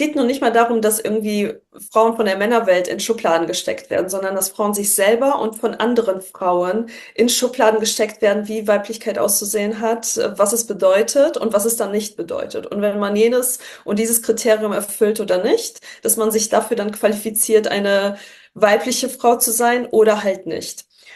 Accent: Düsseldorf, North Rhine-Westphalia, Germany; also born or lived in Poland; gebürtig Polin, aufgewachsen in Düsseldorf. Ich bin 31 Jahre jung.

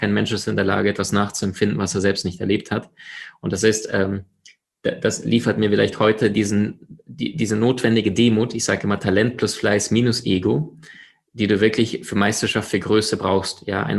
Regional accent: Crimea, Ukraine; also born or lived in Siberia, Russia; Geboren in Sibirien, aufgewachsen auf der Halbinsel Krim am Schwarzen Meer.

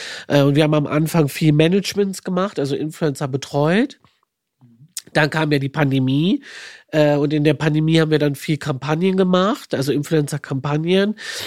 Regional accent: Düsseldorf, North Rhine-Westphalia, Germany

